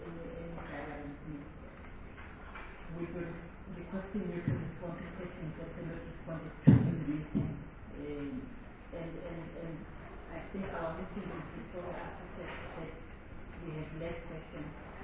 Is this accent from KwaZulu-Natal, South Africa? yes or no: no; Mpumalanga, South Africa; This one can notice that I come from Mpumalanga and there is really tense.